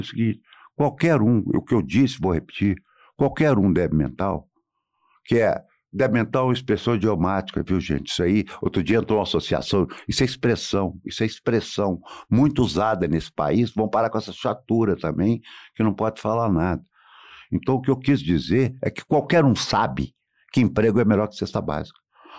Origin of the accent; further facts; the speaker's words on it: Minas Gerais, Brazil; meus irmãos são mineiros, meus avós são mineiros, tirando um que veio da Síria, dois. Nós somos daqui, somos mineiros, sabemos o valor de Minas Gerais.